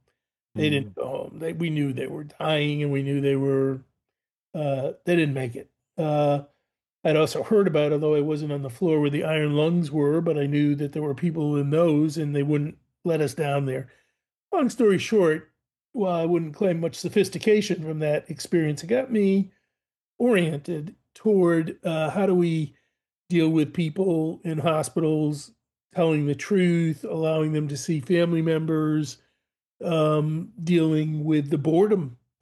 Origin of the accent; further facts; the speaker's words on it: Boston, Massachusetts, United States; I grew up in Boston